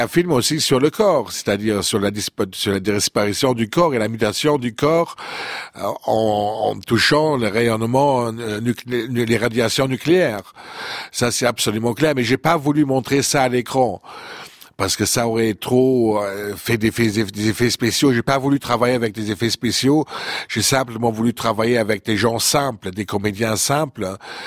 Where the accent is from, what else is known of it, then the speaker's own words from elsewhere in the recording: Luxembourg; parce que je suis luxembourgeois